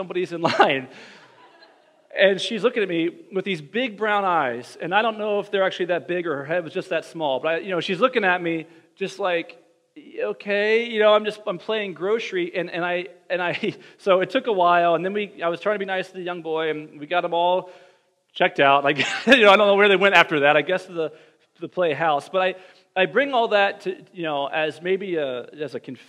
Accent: Ohio, United States; So as many of you know, I grew up in Ohio, and my wife is Floridian, born and raised.

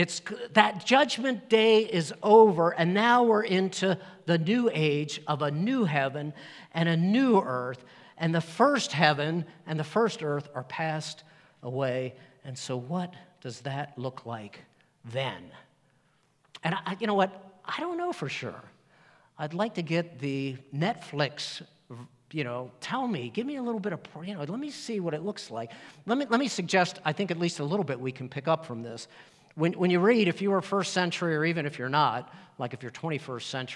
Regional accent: Chesapeake Bay, United States; I like water. I grew up on the East Coast. I grew up by the Chesapeake Bay.

